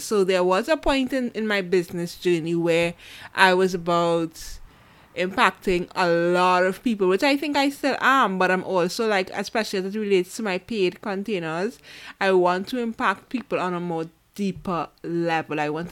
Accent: Trinidad & Tobago; born there; I was born in the Caribbean, Trinidad and Tobago, and I've never been anywhere beyond the Caribbean.

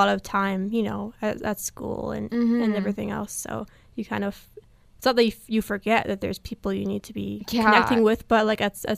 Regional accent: Windsor, Ontario, Canada; And, like, it's probably harder, right, not being from Windsor, since I'm from Windsor.

